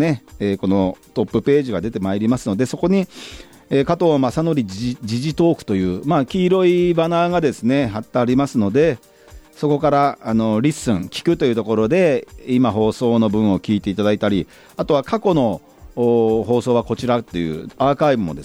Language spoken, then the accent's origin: Japanese; Yokohama, Kanagawa, Japan; 私は横浜鶴見区出身前議員の … がお届けしております